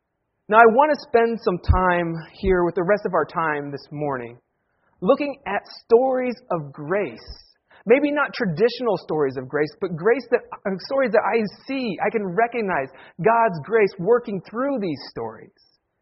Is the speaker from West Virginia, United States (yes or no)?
no; Sterling, Ohio, United States; So it's been an exciting couple of weeks in my hometown of Sterling, Ohio. A lot of exciting things happening in this small rural town.